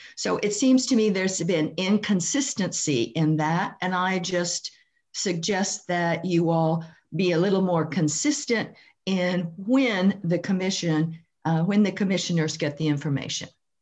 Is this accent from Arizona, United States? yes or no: no; Edmonds, Washington, United States; from Edmonds, Washington, and have a couple of comments.